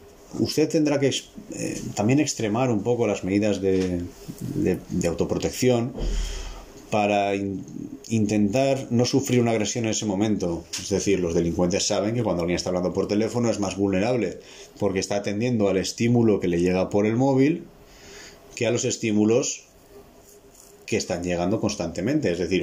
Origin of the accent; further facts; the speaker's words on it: Valencia, Valencian Community, Spain; en Valencia, yo soy de Valencia, por calle tienes 5 o 6 bares